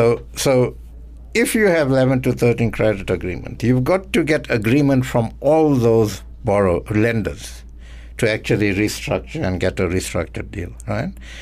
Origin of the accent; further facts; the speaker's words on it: India; Just because I'm an Indian, you're asking me about Guptas.